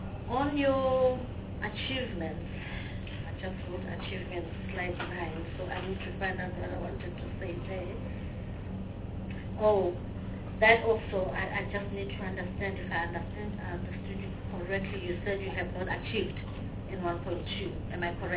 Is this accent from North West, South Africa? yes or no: no; Gauteng, South Africa; because I'm from Gauteng, and I can tell you of a number of townships